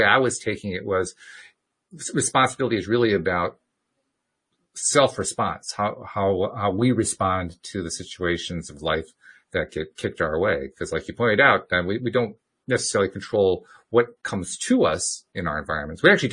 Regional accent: United States; I'm an American. I make me laugh, so why not?

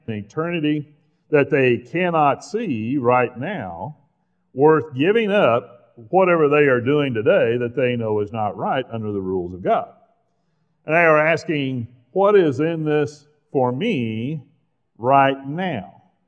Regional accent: Oklahoma, United States; born there; Now, I was born in Oklahoma, and I used to be a huge Oklahoma fan, too.

